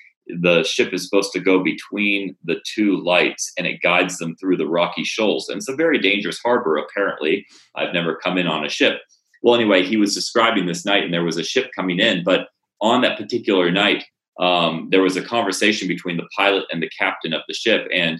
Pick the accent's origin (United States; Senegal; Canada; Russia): Senegal; And we grew up in West Africa and Senegal. And so I didn't grow up in an English-speaking country.